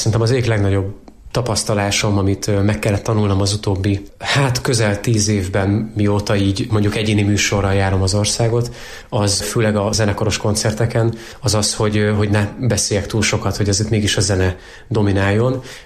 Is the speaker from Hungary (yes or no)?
yes; Miskolc, Borsod-Abaúj-Zemplén, Hungary; ugye én Miskolcon nőttem fel, szóval gyakran jártam a környéken